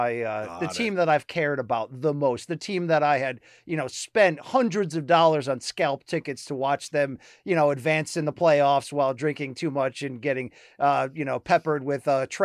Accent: Connecticut, United States; I mean, I grew up in Connecticut.

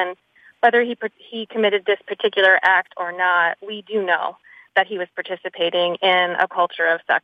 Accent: Washington, District of Columbia, United States; I grew up in Washington, D.C. I went to a privileged private school.

